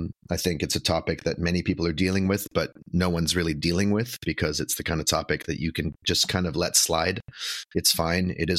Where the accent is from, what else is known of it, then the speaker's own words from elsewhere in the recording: Vancouver, British Columbia, Canada; moved away as an adult; now in Brooklyn, United States; I'm from Vancouver, Canada, originally. I moved to Brooklyn, New York in my mid-adulthood and have spent the better part of it here.